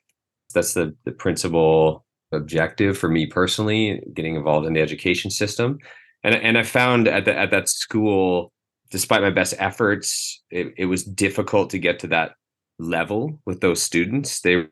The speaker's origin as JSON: {"language": "English", "town": "Courtenay", "region": "British Columbia", "country": "Canada", "tie": "born or raised there", "said": "I was born and raised in Courtney, BC, on the traditional territories of the Comox First Nation."}